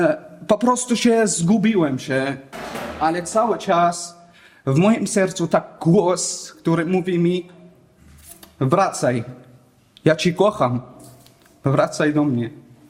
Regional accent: Damascus, Damascus Governorate, Syria; now in Poland; jestem Syryjczykiem z Damaszku, jedna z najstarszych miast na świecie.

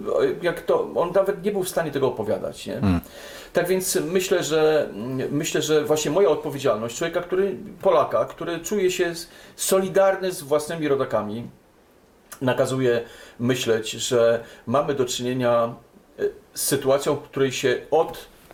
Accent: Warsaw, Masovian Voivodeship, Poland; Może dlatego, że jestem warszawiakiem, rodzinę mam z Warszawy, z Mazowsza.

